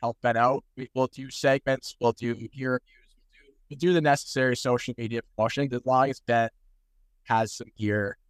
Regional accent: Canada; now in United States; I don't really feel American, but I don't feel as Canadian as I used to.

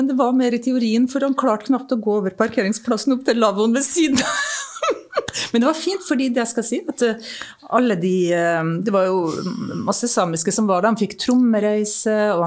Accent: Kristiansund, Møre og Romsdal, Norway; for jeg vokste opp i Kristiansund, som er Nordvestlandet, men det er jo ikke Arktis akkurat.

